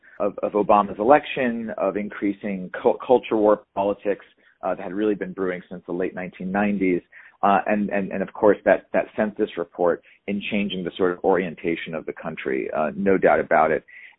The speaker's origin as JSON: {"language": "English", "town": "Los Angeles", "region": "California", "country": "United States", "tie": "born or raised there", "said": "Yeah, I actually don't live in California anymore. I grew up in California. I'm a Los Angeles by Angeleno by native, by nativity."}